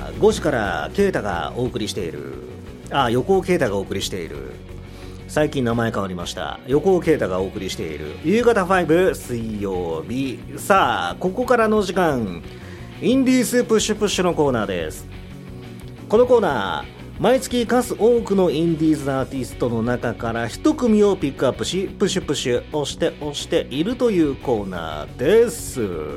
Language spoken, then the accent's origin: Japanese; Nagasaki, Japan; オープニングでもお話しした通り、僕は九州出身で